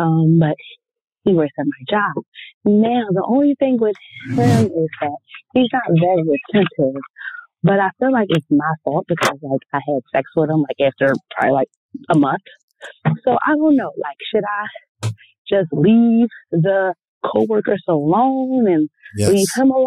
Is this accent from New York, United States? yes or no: no; Philadelphia, Pennsylvania, United States; I'm from Philly, so I'm going to keep this short next week.